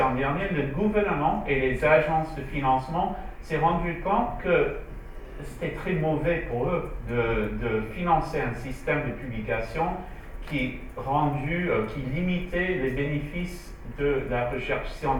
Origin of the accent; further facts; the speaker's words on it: Canada; French is a second language; je suis désolé, je suis canadien, je vais faire un bilingue, je vais essayer de parler français, mais les mots c'est en anglais.